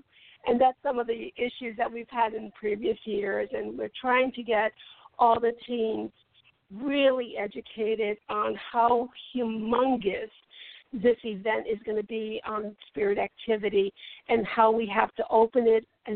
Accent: Hamilton, Ohio, United States; So our command center is in my hometown of Hamilton, Ohio

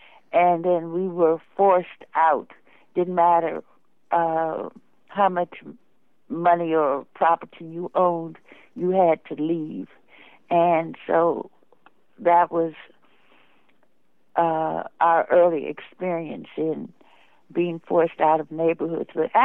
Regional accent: Chicago, Illinois, United States; born there; Well, our family is from Chicago. I was born in Chicago as well as my sister, and our parents were Chicagoans

